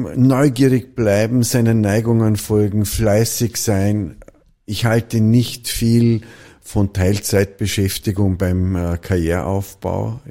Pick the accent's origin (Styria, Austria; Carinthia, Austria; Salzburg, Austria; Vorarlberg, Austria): Vorarlberg, Austria; habe bei der Blasmusik in Vorarlberg, in einem Dorf in Nützeders, wo ich aufgewachsen bin, gespielt